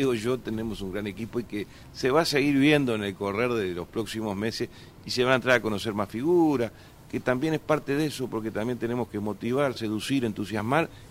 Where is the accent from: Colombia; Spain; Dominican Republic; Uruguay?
Uruguay; tenemos que transmitir como uruguayo lo que el país siempre ofreció